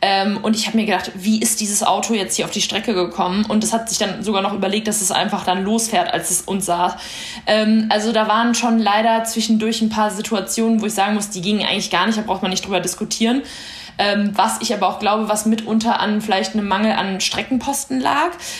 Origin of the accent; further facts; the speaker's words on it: Aachen, North Rhine-Westphalia, Germany; born there; ich komme auch tatsächlich aus der Region gebürtig, aus der Nähe von Aachen.